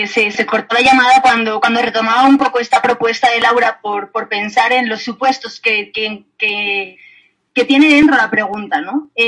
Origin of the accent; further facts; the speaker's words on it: Spain; born there; yo pues soy nacida en España